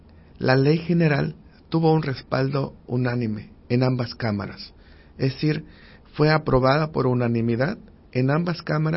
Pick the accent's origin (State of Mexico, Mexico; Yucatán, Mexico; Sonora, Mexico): Yucatán, Mexico; accent: Yucatecan; va a salir mi acento yucateco